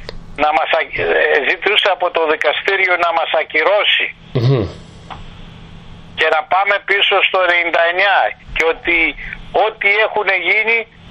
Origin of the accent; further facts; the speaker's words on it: Greece; Και πάντοτε τα πλακώνουνε γιατί είμαστε Έλληνες, δεν τα βγάλουμε.